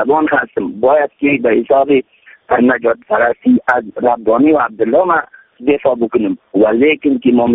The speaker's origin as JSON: {"language": "Persian", "region": "Badakhshan", "country": "Afghanistan", "said": "من از بدخشان هستم"}